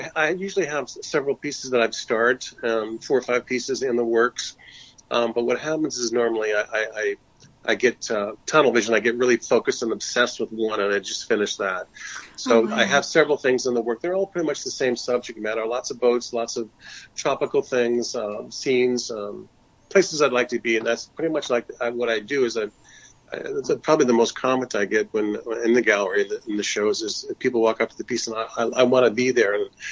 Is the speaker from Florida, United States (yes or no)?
yes; Fort Myers, Florida, United States; also born or lived in Sanibel Island; I think it's mainly the places I grew up in South Florida, Fort Myers and Sanibel Island.